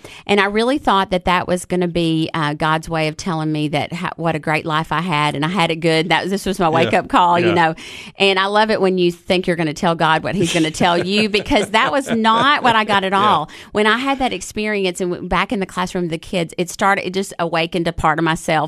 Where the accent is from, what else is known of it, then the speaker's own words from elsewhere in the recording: McMinnville, Tennessee, United States; also born or lived in Los Angeles; So I grew up in McMinnville. So I graduated from Warren County High School, and I went to Tech.